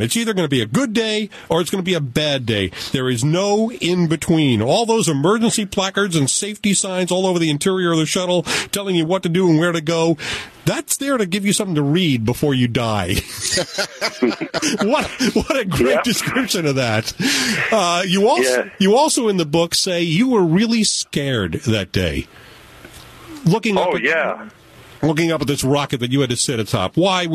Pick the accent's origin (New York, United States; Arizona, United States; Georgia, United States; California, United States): New York, United States; as a small boy growing up on Long Island, I was obsessed with the space program.